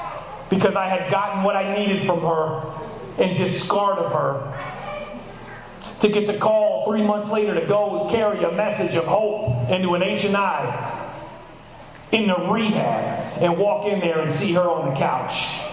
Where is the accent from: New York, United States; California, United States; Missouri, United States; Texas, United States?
New York, United States; Took the mask off. Told you I was from New York.